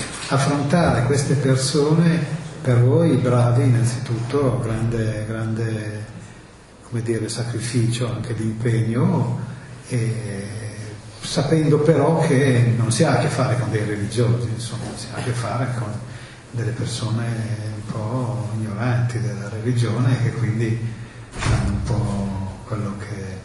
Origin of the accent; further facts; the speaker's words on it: Piacenza, Emilia-Romagna, Italy; born there; perché io sono nato a Piacenza.